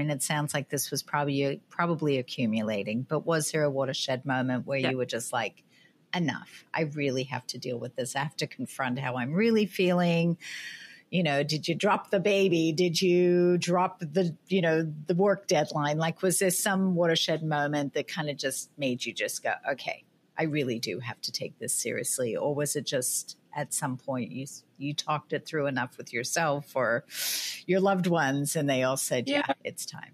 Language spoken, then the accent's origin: English; Australia; now in United States; And I find, like, I'm Australian, and I find that Australians always prioritize, you know, long lunches, don't take work home.